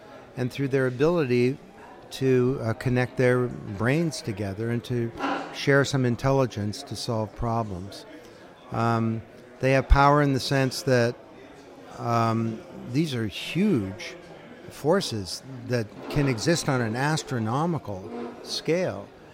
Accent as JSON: {"language": "English", "country": "Canada", "said": "I'm from Canada."}